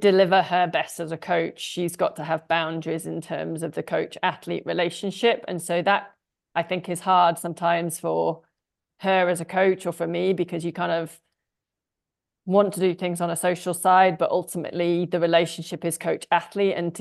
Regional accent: United Kingdom; we're both British and we're both awkwardly British

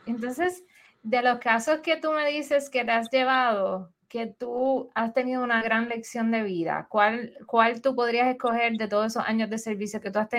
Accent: Carolina, Puerto Rico; yo, como buena puertorriqueña de Carolina

